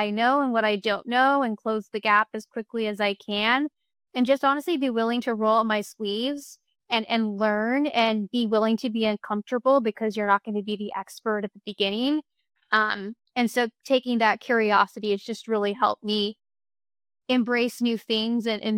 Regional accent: Seattle, Washington, United States; also born or lived in Chicago; now in New York, United States; I'm originally from the Seattle area. I've spent the last 3+ years in Chicago and now New York. So I've slowly made my way from west to east.

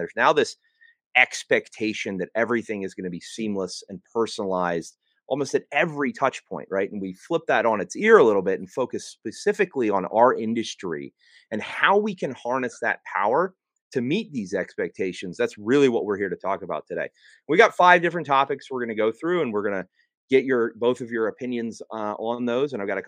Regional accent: Texas, United States; I know all the I'm very Texan, so I know all the country back roads.

